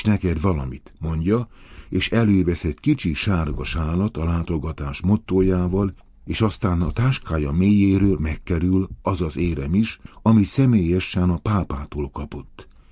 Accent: Hungary; de köszönni, mert magyar vagyok.

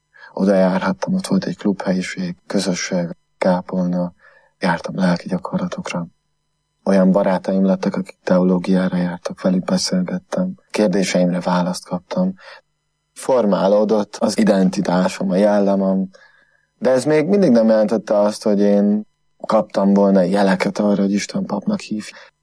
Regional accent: Földeák, Csongrád-Csanád, Hungary; also born or lived in Makó; Makon születtem, 31 évvel ezelőtt. Mellette földeákon nőttem föl. Hódmezővásárhelyen voltam gimnazista

